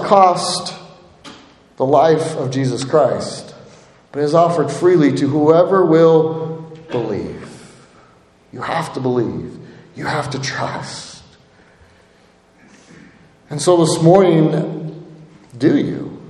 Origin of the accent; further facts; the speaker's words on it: United States; As a patriot, as an American, I care.